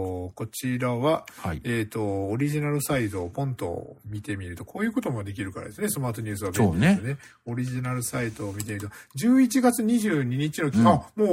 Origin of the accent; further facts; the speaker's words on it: Iki, Nagasaki, Japan; moved away as an adult; now in Tokyo, Japan; 壱岐で生まれ育ち、東京生活30年ほどの私が帰省のたびにお土産として買い物、求めていたのは、瓶詰めのウニです。